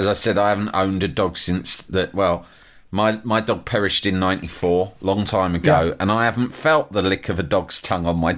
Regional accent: London, United Kingdom; Oi, oi, I'm from London.

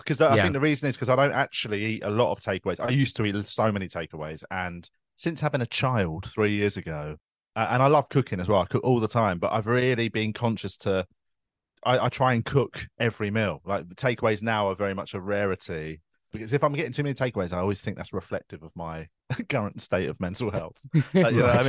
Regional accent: Tooting, London, United Kingdom; In South London. I grew up in Tooting.

